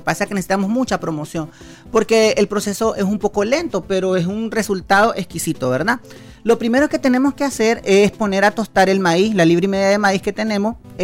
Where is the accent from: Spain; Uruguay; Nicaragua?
Nicaragua; nosotros como nicaragüenses, como protagonistas de nuestra historia, debemos rescatar estas tradiciones